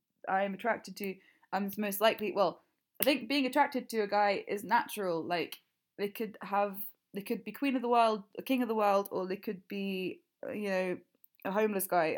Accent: England, United Kingdom; accent: English, slightly southern; my accent is so, like, base level, basic as fuck English.

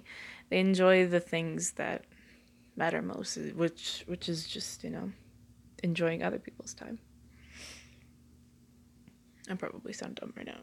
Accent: Southern United States, United States; Because I'm from the South, I know it doesn't sound like it

